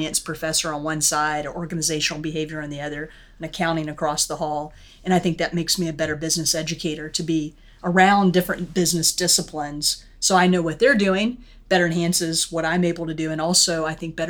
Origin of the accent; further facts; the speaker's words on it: Pensacola, Florida, United States; I'm from the Gulf Coast, actually, out along the Gulf of Mexico in Pensacola, Florida, the home of the Blue Angels and the whitest sand that I've ever seen.